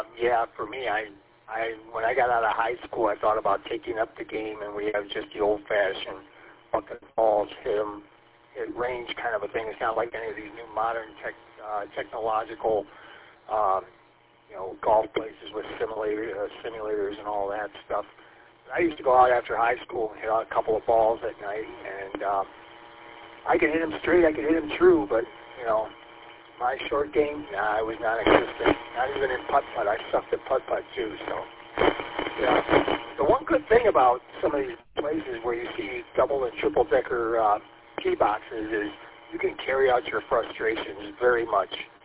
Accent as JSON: {"language": "English", "town": "St. Clair Shores", "region": "Michigan", "country": "United States", "tie": "born or raised there", "said": "because I grew up in St. Clair Shores, and the St. Clair Shores Country Club was not really the place to go back then."}